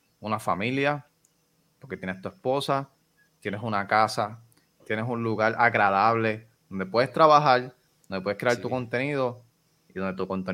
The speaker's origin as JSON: {"language": "Spanish", "country": "Puerto Rico", "said": "Aquí estoy yo, que soy de Puerto Rico"}